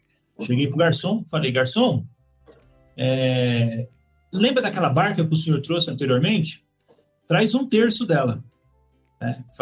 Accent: São Paulo, Brazil; É, eu tinha comentado que eu era paulistano, então nasci aqui em São Paulo, né?

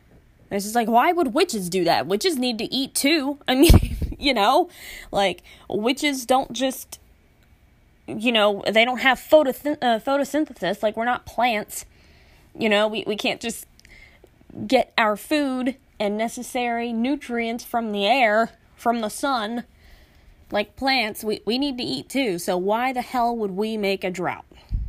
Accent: Florida, United States; if you grew up in Florida, if you were born and raised in Florida, or if you grew up in Florida like me, you know what I'm talking about.

